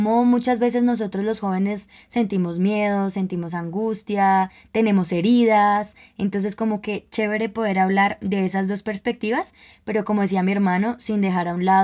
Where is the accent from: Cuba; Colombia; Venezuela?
Colombia; Bueno, cabe aclarar que somos colombianos. Pero entonces, ¿qué pasa en nuestro país?